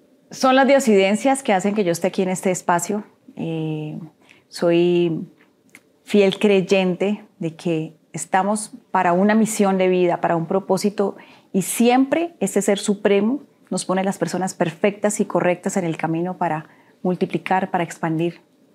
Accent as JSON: {"language": "Spanish", "town": "Cúcuta", "region": "Norte de Santander", "country": "Colombia", "tie": "born there", "said": "Yo nací en Cúcuta, es una ciudad, es frontera con Venezuela. Tuve una niñez bonita, feliz."}